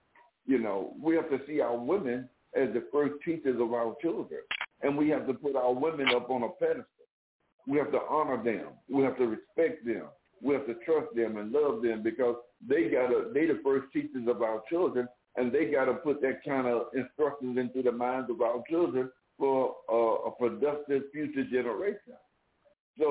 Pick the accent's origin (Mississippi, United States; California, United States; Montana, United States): Mississippi, United States; I'm, like I said at the beginning of the program, I'm from Mississippi. And if a young lady became pregnant out of wedlock, she had to leave town because of the shame.